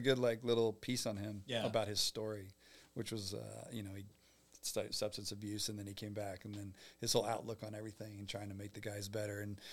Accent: Cincinnati, Ohio, United States; now in Nashville, United States; I'm an Ohio kid, Cincinnati kid.

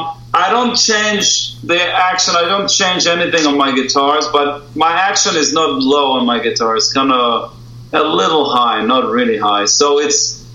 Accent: Israel; because I was growing up in Israel

